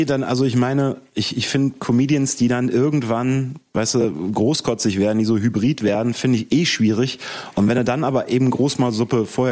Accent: Eifel, Germany; Also, ne, ich bin in der Eifel aufgewachsen.

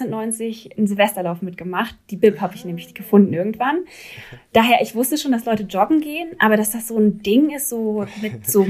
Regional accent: Berlin, Germany; Also ich bin aufgewachsen in der Nähe vom Tierpark und das ist so Ost, auf jeden Fall Ost-Berlin, aber eher so mittig Ost-Berlin. Und dann bin ich immer weiter an den Rand gezogen.

